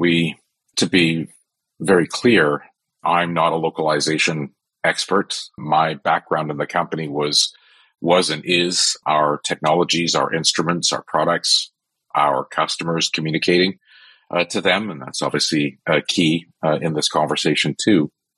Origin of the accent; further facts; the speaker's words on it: Canada; I'm Canadian